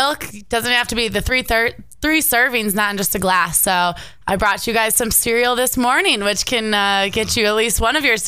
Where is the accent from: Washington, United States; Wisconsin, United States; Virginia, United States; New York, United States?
Wisconsin, United States; Milwaukee; now in Chicago, United States; I'm originally from Milwaukee, but currently reside in Chicago.